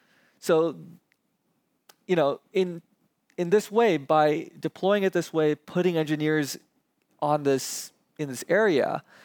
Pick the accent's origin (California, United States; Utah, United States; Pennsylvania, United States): California, United States; I remember growing up near Stanford